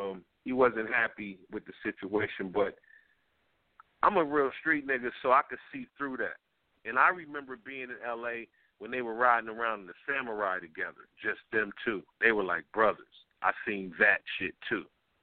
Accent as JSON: {"language": "English", "region": "East Coast", "country": "United States", "said": "I'm from the East Coast. L.A. was a whole different animal."}